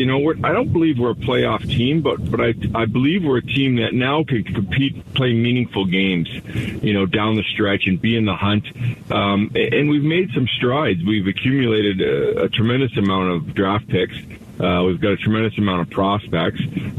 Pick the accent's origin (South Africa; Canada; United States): Canada; I'm Canadian, and I am trying to convince myself